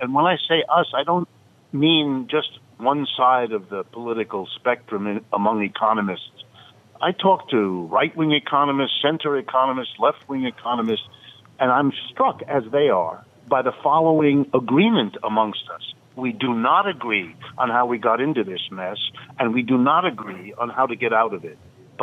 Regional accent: United States; and I worry to myself as an American, we are now becoming an outlier

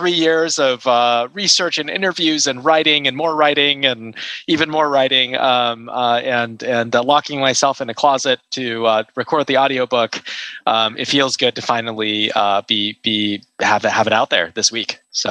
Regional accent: Seattle, Washington, United States; moved away as an adult; I grew up in Seattle and I moved to Silicon Valley in 2007

